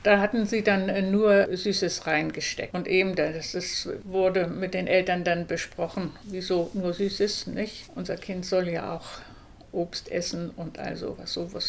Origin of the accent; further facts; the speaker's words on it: Germany; now in Denmark; Ich komme auch aus Deutschland und kannte das mit den Schultüten.